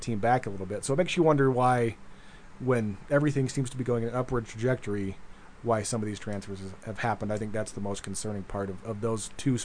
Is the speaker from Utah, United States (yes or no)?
yes; Utah, United States; I mean, I grew up here in the Valley, but I was a student here starting in 2004, and then I've been working here since 2014.